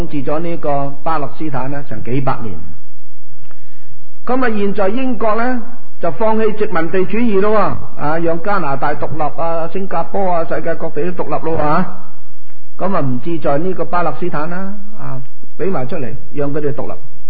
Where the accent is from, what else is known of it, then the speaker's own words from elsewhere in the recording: Guangdong, China; 譬如我哋广东人，广东人其实唔系中国人嚟噶，广东人系南蛮